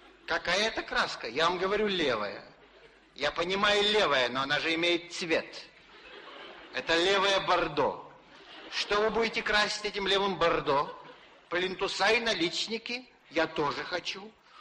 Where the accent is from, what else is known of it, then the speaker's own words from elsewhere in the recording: Odesa, Odesa Oblast, Ukraine; Мы одесситы, один коллектив, одна семья, одна компания.